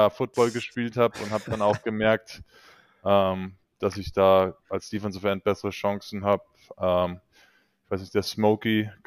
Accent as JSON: {"language": "German", "country": "Germany", "said": "als Deutscher ist ja Fußball, fängt man immer an, wenn man 5, 6 Jahre alt ist, wenn man es wirklich schaffen will"}